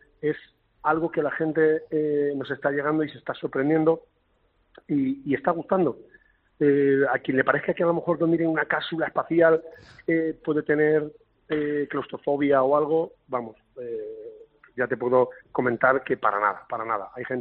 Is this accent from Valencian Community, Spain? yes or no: yes; Alicante, Valencian Community, Spain; Yo, por ejemplo, soy de Alicante. Vivo en Alicante